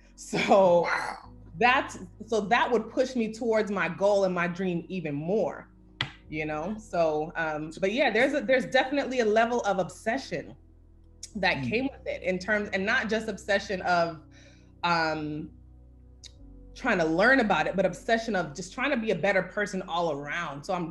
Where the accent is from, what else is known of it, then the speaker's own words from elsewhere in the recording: Brooklyn, New York, United States; Like, I am from Brooklyn, New York. You know, we used to run outside and play in the sprinklers and all that and tell people off, that whole thing, right?